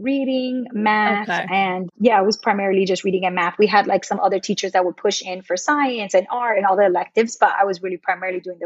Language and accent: English; New York, United States; So it was like perfect for me being that I'm from New York and I knew the school system well.